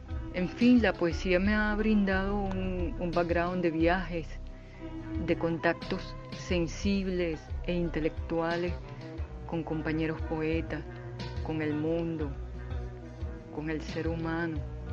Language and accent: Spanish; Venezuela; venezolana, resido en Caracas.